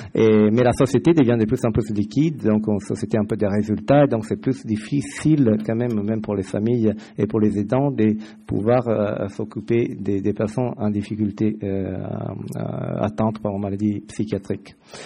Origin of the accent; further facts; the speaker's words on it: Italy; accent: Italian; French is a second language; moved away as an adult; now in France; Je suis italien, ça vous avez pu le comprendre dans mon accent.